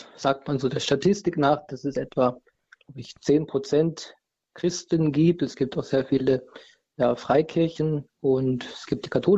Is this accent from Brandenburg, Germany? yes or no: yes; Senftenberg, Brandenburg, Germany; moved away as an adult; now in Austria; ich bin tatsächlich aufgewachsen im Bundesland Brandenburg in der Stadt Senftenberg, einer Pfarrei, die zum Bistum Görlitz gehört. Und ich bin ja eigentlich über ein paar Umwege, also 2013 nach Heiligenkreuz gekommen in Österreich.